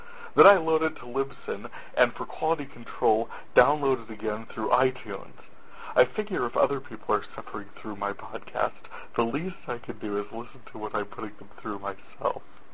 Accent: North Dakota, United States; I am from North Dakota, where tomorrow I'm heading out to a zine party.

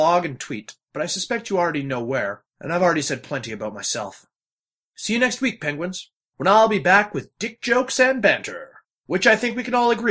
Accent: Calgary, Alberta, Canada; I'm from Calgary, Alberta

